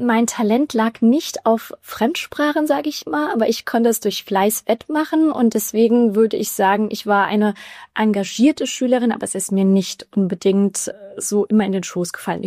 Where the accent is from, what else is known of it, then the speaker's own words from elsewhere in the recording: Rhineland-Palatinate, Germany; Ich bin zwar in Mainz geboren, aber meine Eltern sind dann in die schöne Pfalz dann gezogen. Deswegen bin ich da ganz idyllisch aufgewachsen, 1000 Einwohner-Dörfchen